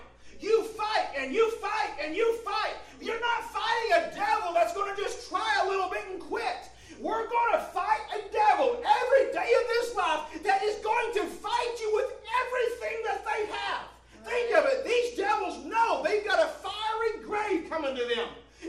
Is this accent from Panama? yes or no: yes; Panama; I come from Panama. I can tell you all about Panama, the ins and outs of it.